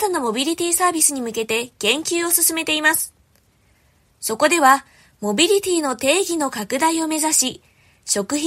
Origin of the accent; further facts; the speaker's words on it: Toyota, Aichi, Japan; 私の地元がまさにトヨタ自動車のある愛知県豊田市なんです。